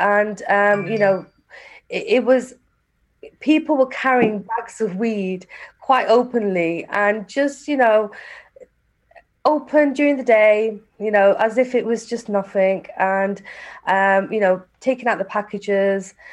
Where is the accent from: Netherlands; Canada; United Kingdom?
United Kingdom; Sheffield, Yorkshire and the Humber; moved away as an adult; now in London, United Kingdom; I was born and raised in Sheffield, but I moved, I went to university, and from university I went to London. So 20 years later, I was raising two young children in the heart of London